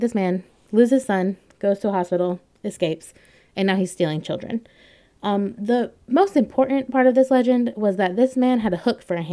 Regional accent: Southern United States, United States; I'm from the South, so don't know.

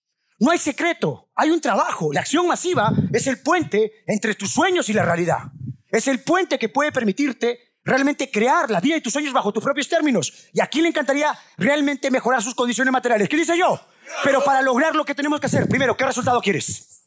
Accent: Peru; Todos sabemos que es Machu Picchu porque somos peruanos.

